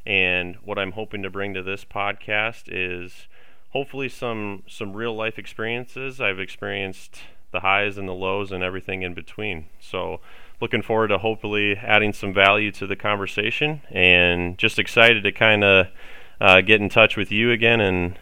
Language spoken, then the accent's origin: English; Summit, South Dakota, United States; I'm from Summit, South Dakota. Grew up on a family farm. Small town, 280 people in the northeast corner there, and graduated from Summit High School